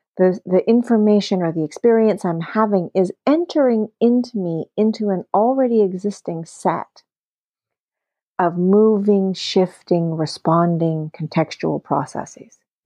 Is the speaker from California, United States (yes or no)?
yes; California, United States; I'm an American, but I am also I'm also a Swedish citizen. I am I'm 50 years old, so I'm part of a particular generation, and that's a whole context. I am my language. I am my education, my set of demographics and my privileges. Right, I am that crazy kid that grew up in the Esalen